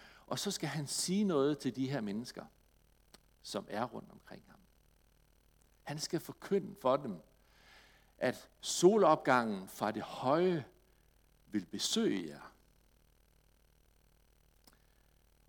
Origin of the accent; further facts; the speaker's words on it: Randers, Central Denmark Region, Denmark; Hjemme i Randers, der bliver det snart jul.